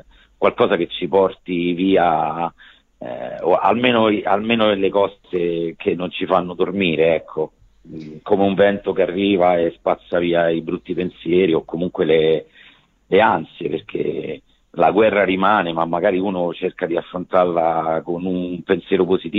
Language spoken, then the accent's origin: Italian; Rome, Lazio, Italy; essendo tutti romani, siamo riusciti a esprimerci attraverso il nostro dialetto, che poi non è neanche un dialetto vero e proprio, è più una sporcatura.